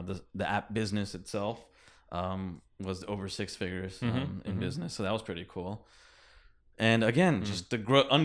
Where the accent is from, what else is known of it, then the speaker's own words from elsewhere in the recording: New Jersey, United States; My parents were immigrants. They moved here in the late 70s. I was born in New Jersey, and I grew up like American culture, but with like Indian culture also, India.